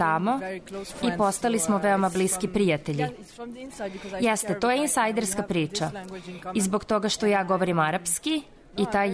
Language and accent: Serbian; Egypt; ja sam sa tim svetom povezana zbog toga što govorim arapski. Odrasla sam u Egiptu, volim Egipat.